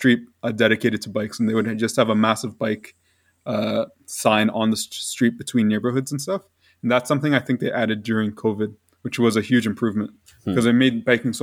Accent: London, United Kingdom; now in Toronto, Canada; because when I first came to Toronto, I come from London.

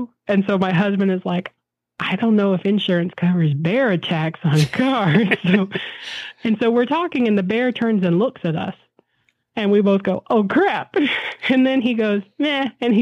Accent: Tennessee, United States; Like, I'm born and raised in Middle Tennessee. East is where the bears are. West is where Memphis is. I know these things.

